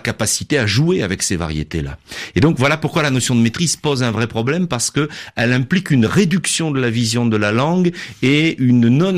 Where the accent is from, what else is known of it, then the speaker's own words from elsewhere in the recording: Marseille, Provence-Alpes-Côte d'Azur, France; l'une que je connais bien, c'est celle dont je suis issu, c'est la ville de Marseille.